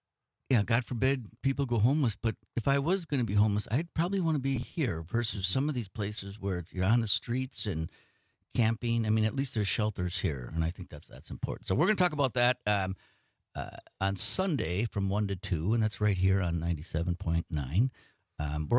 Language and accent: English; Green Bay, Wisconsin, United States; because I'm from Green Bay